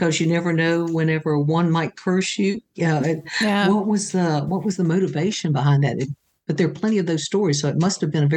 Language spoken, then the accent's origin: English; North Carolina, United States; When I grew up in Catawba County, which is foothills of the mountains on our side, so we had great, huge, giant white pine trees